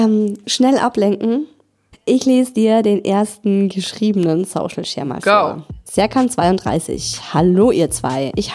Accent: Cologne, North Rhine-Westphalia, Germany; Ich bin zurück in meine Heimat nach Köln gezogen und musste mit 33 Jahren bei Null anfangen

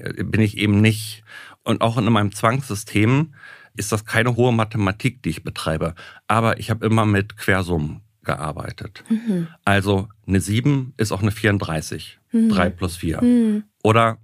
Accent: Göttingen, Lower Saxony, Germany; Ich komme aus Göttingen, da gibt es eine Universitätsklinik.

